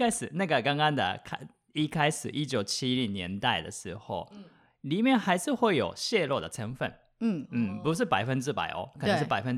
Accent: Japan; Chinese is a second language; 嗨，是日本人发明的，我们日本人发明的

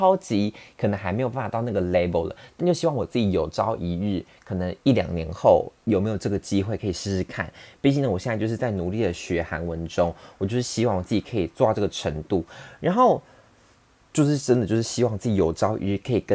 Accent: Taipei, Taiwan; 这个连我土生土长的台北人都没玩过的韩星

